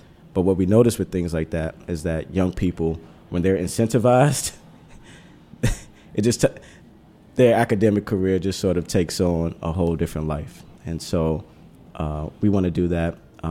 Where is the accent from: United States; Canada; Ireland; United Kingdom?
United States; Washington, District of Columbia; And I grew up in the Ritz, which is Jubilee Housing. It's a affordable housing community, or most people in the back in the day would have called it the projects, you know.